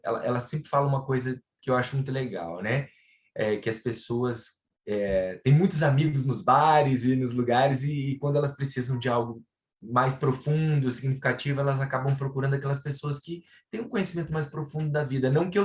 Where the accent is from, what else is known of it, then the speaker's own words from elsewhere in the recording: Rio de Janeiro, Brazil; sou do Rio de Janeiro